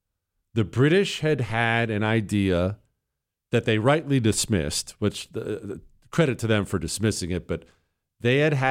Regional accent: United States; I'm an American. I don't deal in kilometers.

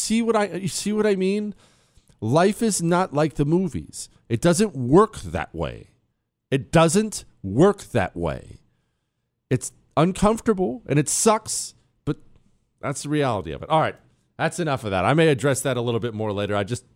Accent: Montana, United States; also born or lived in Ohio, United States; I grew up in Montana. I was born in Ohio, grew up in Montana, but I'm not one of these anti-city guys.

